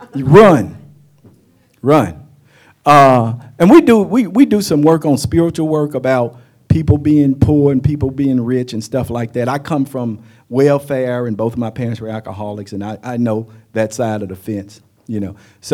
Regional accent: North Carolina, United States; We're originally from North Carolina.

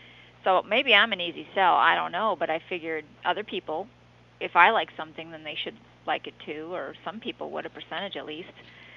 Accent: Ireland; I'm Irish, so that just makes us good at that.

